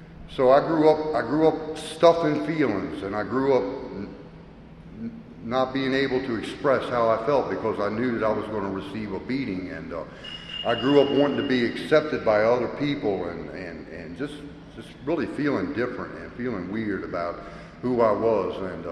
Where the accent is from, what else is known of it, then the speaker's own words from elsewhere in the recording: Maryland, United States; So here goes … I grew up in Southern Maryland on a farm. I was born in 1957.